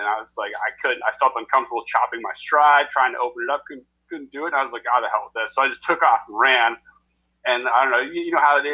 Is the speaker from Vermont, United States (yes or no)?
yes; Vermont, United States; I grew up playing every sport you could imagine.